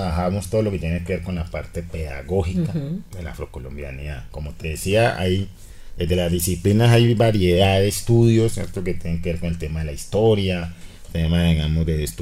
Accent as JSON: {"language": "Spanish", "town": "Tumaco", "region": "Nariño", "country": "Colombia", "tie": "born or raised there", "also_born_or_lived": "Cali", "said": "yo nací en Cali, pero realmente yo me crié en Tumaco. Mi familia es tumaqueña, mi madre, mi familia materna, mi familia paterna es de Buenos Aires, Cauca, o sea que tengo la doble raíz costeña y norte caucana"}